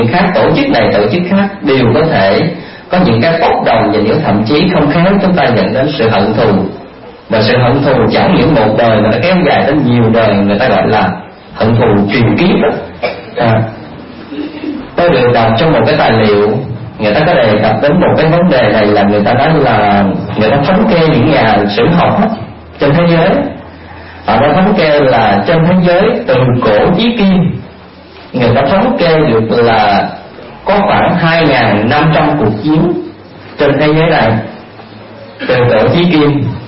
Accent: Vĩnh Long, Vietnam; đại quê tôi đại Vĩnh Long à, chính tỉnh miền Tây rồi nhớ đồng bằng sông Cửu Long.

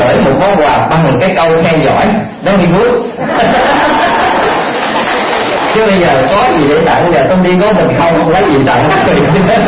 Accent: Vĩnh Long, Vietnam; đại quê tôi đại Vĩnh Long à, chính tỉnh miền Tây rồi nhớ đồng bằng sông Cửu Long.

